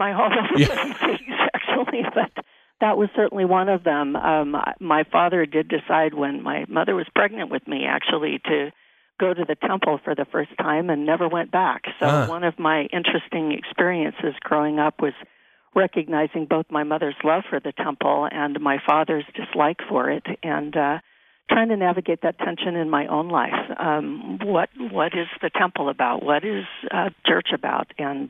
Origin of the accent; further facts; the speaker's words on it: California, United States; also born or lived in Michigan / Quebec; now in Utah, United States; Born and raised in California, lifelong member of the church, inactive father, I guess I would say, pretty active mother, and went to BYU, raised our family actually in Michigan, and spent over 20 years back east in Michigan and Quebec area